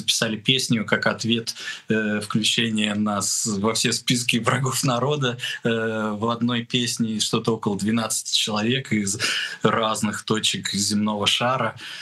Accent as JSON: {"language": "Russian", "region": "Moscow", "country": "Russia", "said": "И я, москвич"}